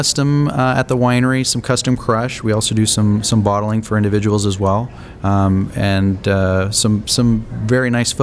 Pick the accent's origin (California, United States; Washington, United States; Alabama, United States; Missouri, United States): California, United States; Napa; I'm growing up in Napa. I'm very, very proud of the Napa Valley